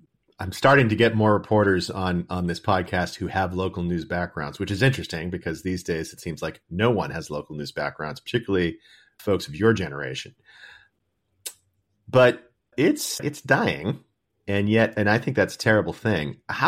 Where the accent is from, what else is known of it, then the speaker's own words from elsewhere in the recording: Boston, Massachusetts, United States; I'm from Boston